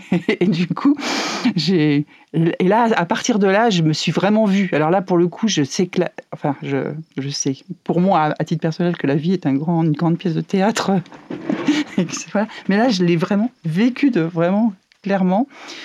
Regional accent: Île-de-France, France; je suis sortie du ventre de ma maman à Paris. Mais très très vite, mes parents ont déménagé en région parisienne, dans l'est de Paris. Puis à 30 ans à peu près, j'ai déménagé avec ma petite famille dans le Jura, où j'ai mes origines du côté de ma mère.

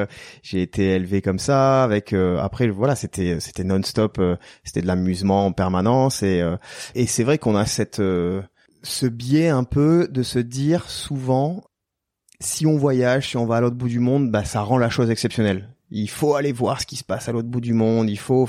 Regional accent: Tarbes, Occitanie, France; born there; Je suis né à Tarbes, ouais, qui est au pied des Pyrénées, devant la chaîne des Pyrénées, au pied du Pic du Midi.

